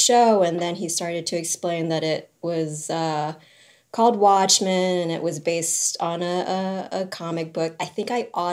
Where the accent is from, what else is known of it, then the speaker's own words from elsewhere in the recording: New Orleans, Louisiana, United States; because I grew up in New Orleans and I love a good loud sequin and feather ensemble on a Tuesday afternoon.